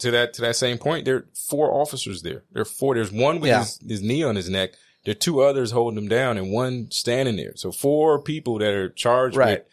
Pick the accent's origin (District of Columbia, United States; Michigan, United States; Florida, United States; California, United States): District of Columbia, United States; Washington; Shout out to my hometown.